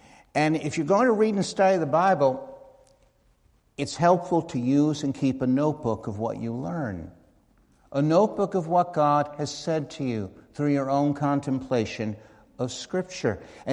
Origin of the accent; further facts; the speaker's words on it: Long Island, New York, United States; I am a native New Yorker. I grew up on Long Island.